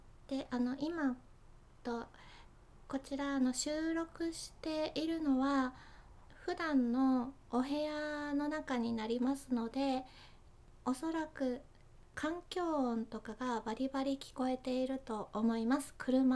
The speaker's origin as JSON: {"language": "Japanese", "region": "Fukuoka", "country": "Japan", "said": "出身は福岡です。"}